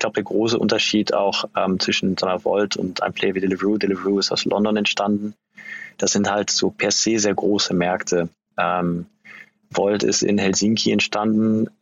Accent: Brazil; Ich bin in Brasilien groß geworden

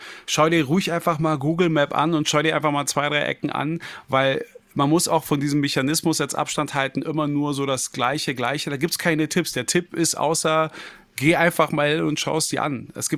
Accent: Berlin, Germany; born there; ich bin ja gebürtiger Berliner.

